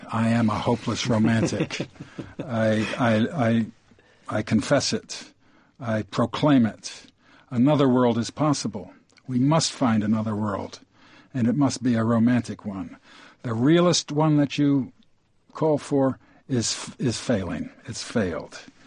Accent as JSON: {"language": "English", "town": "Toledo", "region": "Ohio", "country": "United States", "said": "I'm from Toledo, where we make Jeep Cherokees and have a new plant."}